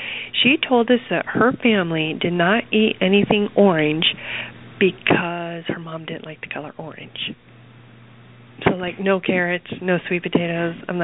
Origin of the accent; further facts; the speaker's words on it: Iowa, United States; I grew up on real food. I grew up in Iowa, and my mother cooked